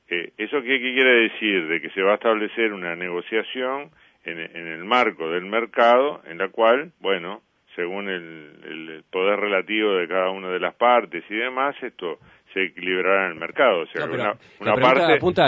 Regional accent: Uruguay; Eso lo tendremos que examinar, lo tendremos que examinar como uruguayos

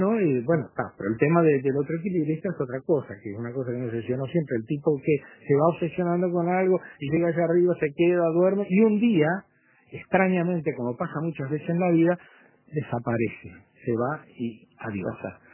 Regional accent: Montevideo, Uruguay; en los hombres jóvenes del interior del país, digo porque yo soy, nací allí, me crié en Montevideo

